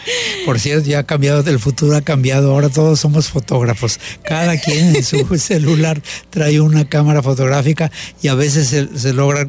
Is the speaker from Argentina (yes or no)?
no; Mexico City, Mexico; also born or lived in United States; now in Puerto Vallarta, Mexico; resulta ser que soy originario de la Ciudad de México